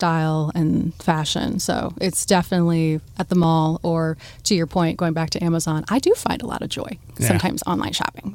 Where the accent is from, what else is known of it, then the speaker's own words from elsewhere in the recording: Swanton, Ohio, United States; I grew up in Swantucky, and Oak Openings was my backyard. I have a lot of love for that space.